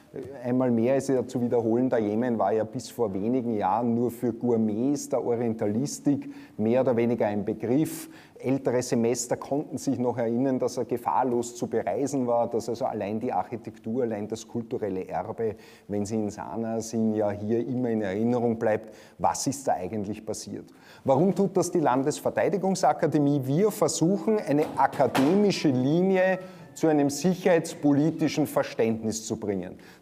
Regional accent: Austria; Als Österreicher über den Nahen Osten zu sprechen, ist an sich sehr gefahrlos.

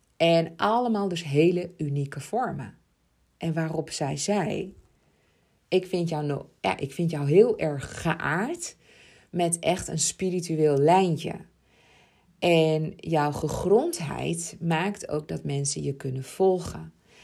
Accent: Ibiza, Balearic Islands, Spain; want ik kom uit Ibiza, ik ben daar geboren.

